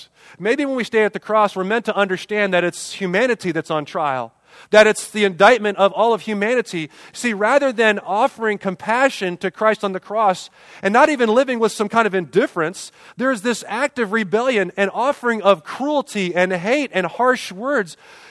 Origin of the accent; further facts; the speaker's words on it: Englewood, Ohio, United States; I was a church planter in my hometown. In Englewood, Ohio, planted a church in a YMCA there called Living Water Church.